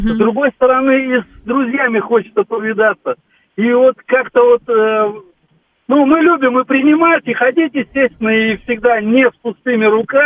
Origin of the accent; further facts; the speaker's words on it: Eastern Siberia, Russia; now in Novosibirsk, Russia; мы приехали из Восточной Сибири